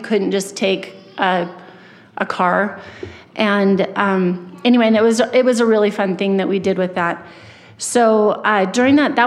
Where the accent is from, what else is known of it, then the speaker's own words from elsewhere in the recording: Idaho, United States; And I'm from Idaho. I had some pride on being able to drive in the snow.